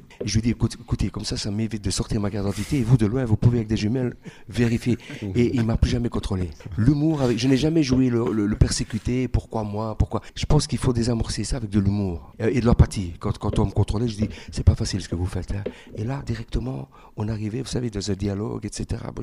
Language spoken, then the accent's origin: French; Belgium; Donc voilà, oui, je suis originaire du Maroc, je suis né ici en 1971. Mon père est arrivé dans les années 50, il a formé notre famille. On a grandi tous ici